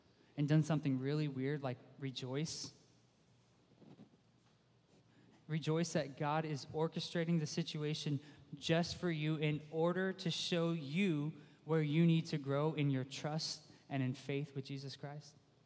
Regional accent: United States; I'm an American. I deserve it, right?

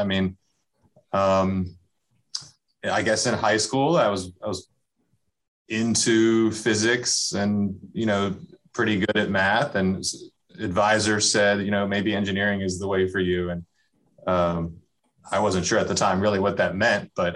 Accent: Maryland, United States; I grew up in this area. I grew up in Maryland and attended college at University of Maryland College Park for mechanical engineering.

